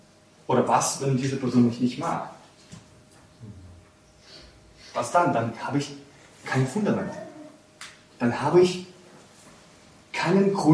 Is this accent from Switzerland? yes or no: no; Kyiv, Ukraine; now in Munich, Germany; Ich wohne gerade in München, aber ich komme aus Kiew eigentlich ursprünglich.